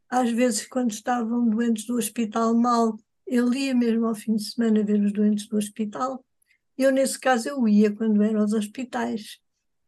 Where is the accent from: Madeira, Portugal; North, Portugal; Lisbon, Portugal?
Lisbon, Portugal; Nasci em Lisboa, vivi sempre em Lisboa. Sou uma lisboeta, mas uma cidadã do mundo.